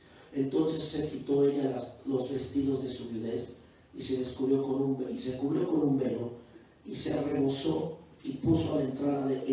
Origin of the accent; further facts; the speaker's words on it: Mexico City, Mexico; nosotros que venimos del centro de la Ciudad de México